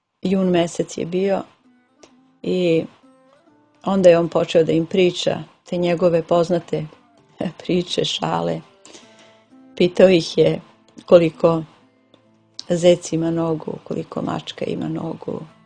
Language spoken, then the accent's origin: Serbian; Orahovac, Prizren District, Kosovo; pita odakle ste, mi kažemo iz Orahovca